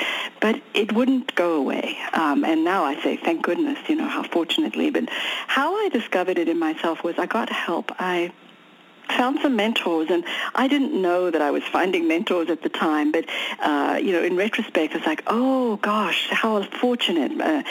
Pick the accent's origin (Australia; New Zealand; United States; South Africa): South Africa; growing up in South Africa, so this was, you know, starting out in the early 60s and on, and this was during the apartheid years of South Africa, so it was a very unusual situation to grow up in the first place.